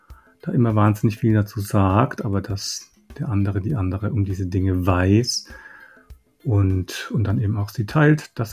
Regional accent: Nuremberg, Bavaria, Germany; Als Nürnberger lasse ich ausrichten

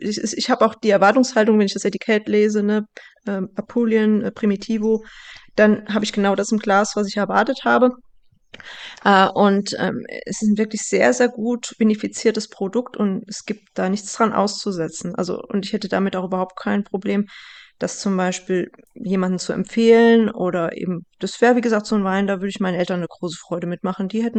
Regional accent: Bad Camberg, Hesse, Germany; now in Stuttgart, Germany; meine Heimat ist schon auch Stuttgart, aber ich komme aus Bad Camberg und wenn ich nach Hause fahre, also nach Hessen

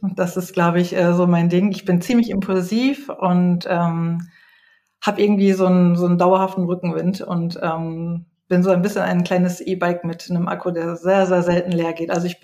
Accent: Hamburg, Germany; ich bin 41 Jahre alt, ich komme ja aus Hamburg, ich arbeite und lebe auf St. Pauli.

